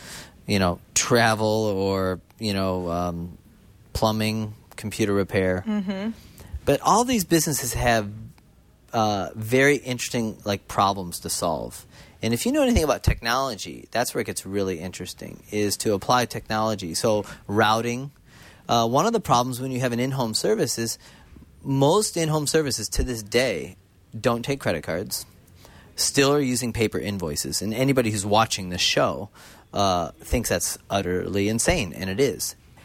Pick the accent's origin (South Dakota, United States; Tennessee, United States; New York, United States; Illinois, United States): Illinois, United States; Chicago; Yeah, I grew up in Chicago, and, you know, I mean, I graduated in 87 from high school